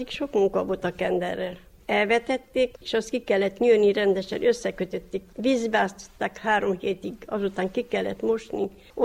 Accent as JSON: {"language": "Hungarian", "country": "Hungary", "tie": "born or raised there", "said": "Itt a faluba, itt születtem én is, szüleink is, itt idenősültek fiaim, én is, társam ide való volt."}